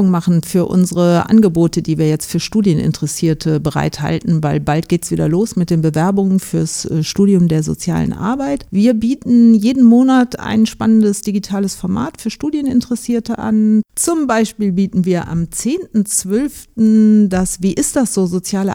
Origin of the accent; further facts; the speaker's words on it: Rhineland, Germany; ich bin auch Österreicherin, aber im Rheinland aufgewachsen und sozialisiert